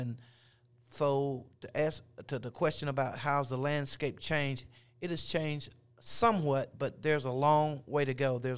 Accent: Lowell, North Carolina, United States; I actually grew up in Gaston County during the Civil Rights era.

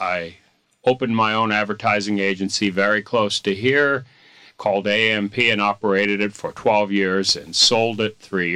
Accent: Denver, Colorado, United States; Sure. I'm from Denver, Colorado. Went to school at the University of Colorado, studied marketing and economics.

